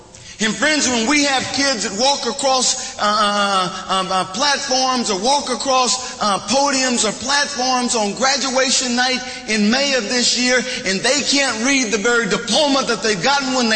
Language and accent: English; Eufaula, Oklahoma, United States; never in my wildest dreams growing up in Eufaula, Oklahoma